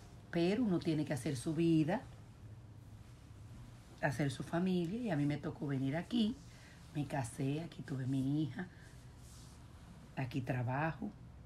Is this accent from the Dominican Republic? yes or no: yes; Santo Domingo, Distrito Nacional, Dominican Republic; moved away as an adult; now in United States; Soy nacida en Santo Domingo y crecí en Santo Domingo.